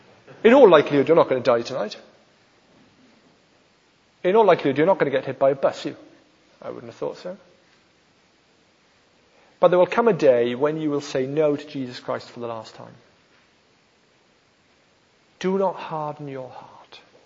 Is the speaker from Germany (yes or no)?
no; Wales, United Kingdom; I was brought up in South Wales.